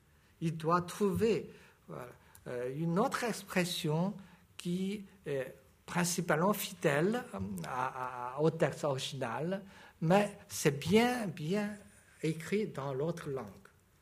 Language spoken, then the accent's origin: French; China; French is a second language; On est chinois, on a une solide base du chinois.